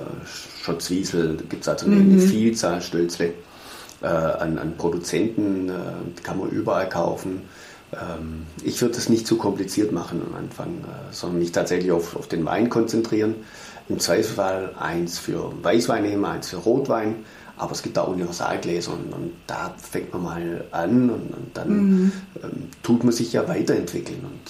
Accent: Spain; Ich als Spanier habe immer das Iberische.

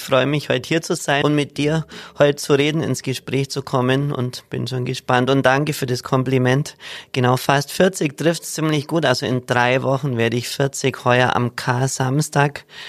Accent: Haarwangen, Bavaria, Germany; in meiner Heimat, ein Dorf, das heißt Haarwangen im Unterallgäu. Ich liebe es.

